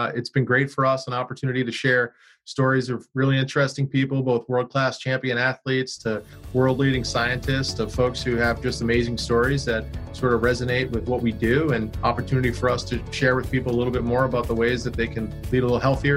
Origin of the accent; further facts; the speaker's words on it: Connecticut, United States; now in Boston, United States; I'm originally from Connecticut, New York. I grew up a Giants fan.